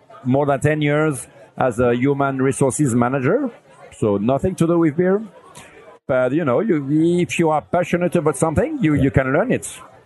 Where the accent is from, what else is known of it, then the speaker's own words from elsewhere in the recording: Lille, Hauts-de-France, France; Like, I'm from Lille, from northern France. There's a strong tradition about beer, history.